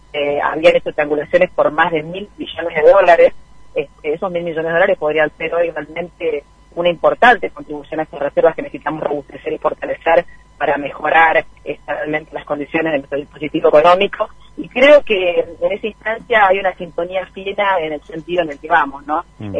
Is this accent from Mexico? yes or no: no; Argentina; yo la verdad es que como dirigente argentina también me gustaría